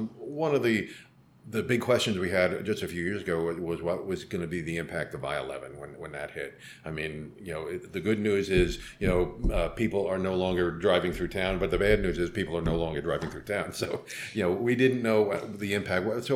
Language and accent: English; East Coast, United States; I'm from the East Coast. I've seen it in Virginia all the time.